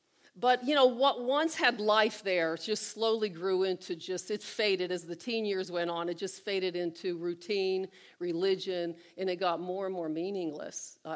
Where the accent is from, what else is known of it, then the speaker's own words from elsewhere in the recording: Butler, Pennsylvania, United States; I grew up here in Butler, and it seemed like everybody, my dad worked at the mill.